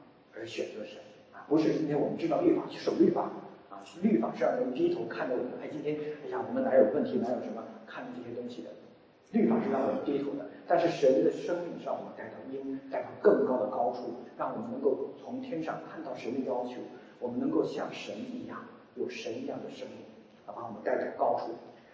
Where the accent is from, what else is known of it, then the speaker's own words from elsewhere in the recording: China; 我说我从中国来的，我是这么老远过来